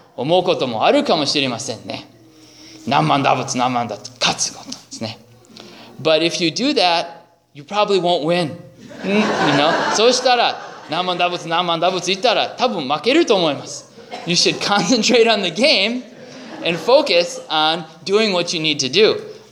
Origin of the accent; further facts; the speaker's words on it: Minnesota, United States; Where I grew up in Minnesota, it's also a lot of cornfields, and so you see animals that got hit by cars.